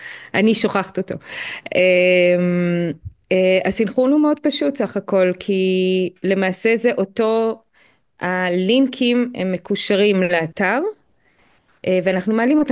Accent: Jerusalem, Jerusalem District, Israel; אני גם ירושלמית, כמו שאמרנו

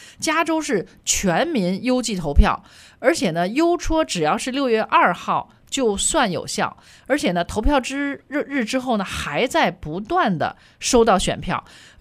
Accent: Australia; now in United States; 其实我作为一个澳洲人哈，我是特别的不能理解哈

